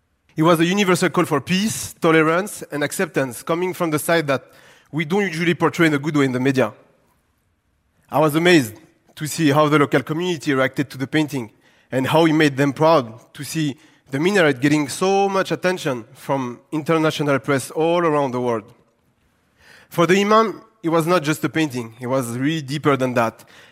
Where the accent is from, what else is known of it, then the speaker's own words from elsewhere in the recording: Gabès, Gabès Governorate, Tunisia; my hometown of Gabès in south of Tunisia